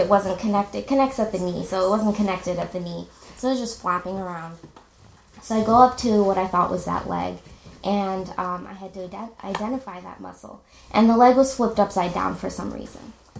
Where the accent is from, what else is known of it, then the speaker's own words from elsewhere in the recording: India; I am Indian, and this means that my parents taught me two things.